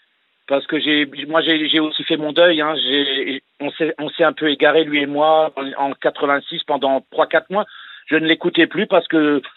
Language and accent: French; Strasbourg, Grand Est, France; je peux vous dire d'où je suis de Strasbourg.